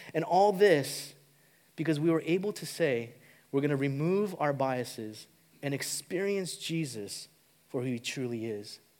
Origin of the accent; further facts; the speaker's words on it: California, United States; You know, me and my wife, we grew up in Southern California our entire lives, and you know, life couldn't have been better.